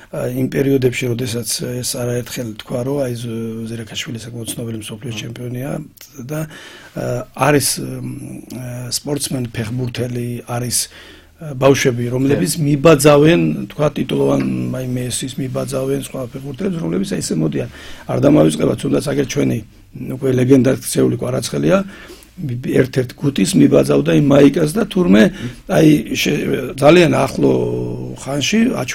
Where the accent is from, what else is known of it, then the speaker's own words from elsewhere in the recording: Didachara, Adjara, Georgia; მე გავიზარდე რაიონში სოფელ დიდაჭარაში